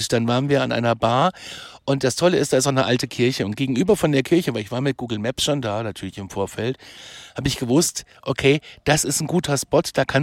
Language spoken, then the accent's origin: German; Germany; Also die haben ja gemerkt, okay, wir sind Deutsche und dann hatten wir ja gleich alle ein Thema.